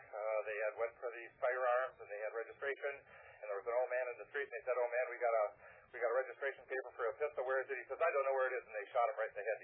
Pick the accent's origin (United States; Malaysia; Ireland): United States; I'm American.